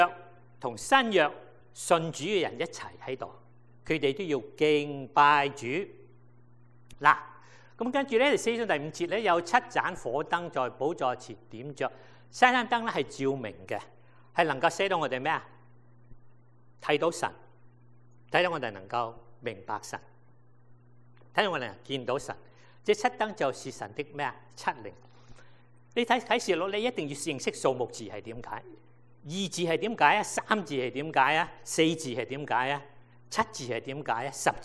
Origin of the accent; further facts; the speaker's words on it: China; 四活物其实是个四字在这个启示来讲是代表世界代表我们中国人所谓天下。